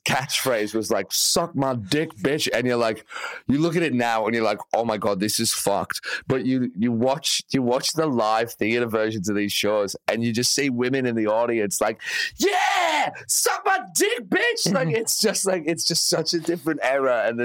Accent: England, United Kingdom; I never, even as an English kid, there was like maybe three or four white people I watched, and that was it.

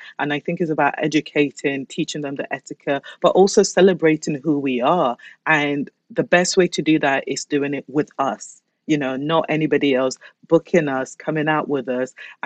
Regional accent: Basildon, East of England, United Kingdom; also born or lived in London; I grew up in Basildon, Bas Vegas, or Basel Dump.

